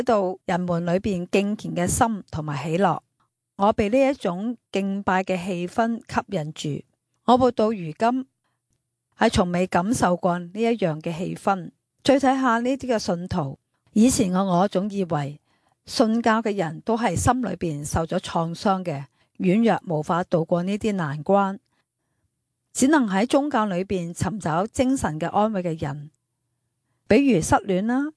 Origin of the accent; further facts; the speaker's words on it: China; 顺服的概念是我们从大陆来的女人从来没有过的